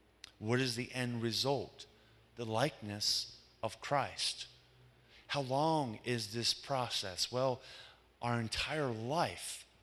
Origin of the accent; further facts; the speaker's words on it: United States; See, as an American, we need to let go of this so-called American dream.